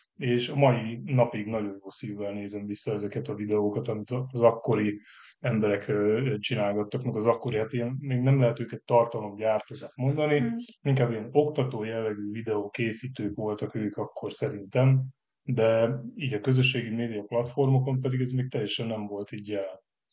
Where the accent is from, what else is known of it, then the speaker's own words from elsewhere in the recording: Vámosmikola, Pest, Hungary; Vámos Mikolán laktunk egy kertes házban, onnan, ott nevelkedtem az első tizen pár évben